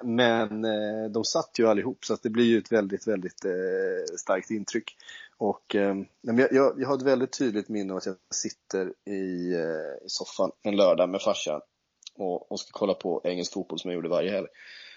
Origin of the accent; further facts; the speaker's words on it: Västervik, Kalmar County, Sweden; utan det var ju engelsk fotboll som var det enda alternativet där jag växte upp då i Västervik.